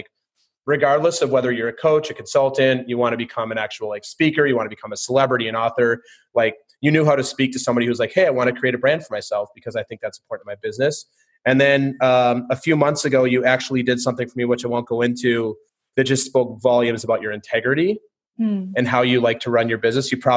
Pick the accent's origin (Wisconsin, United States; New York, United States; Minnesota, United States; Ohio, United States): Minnesota, United States; I'm from Minnesota originally